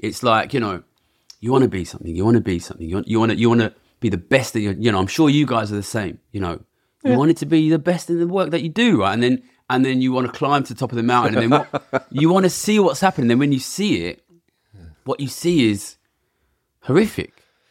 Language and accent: English; London, United Kingdom; I come from London